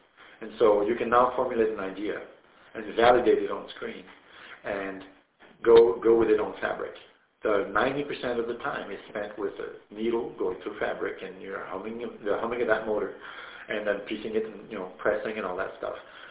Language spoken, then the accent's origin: English; Canada; Otherwise, I'm Canadian. I don't like air conditioning.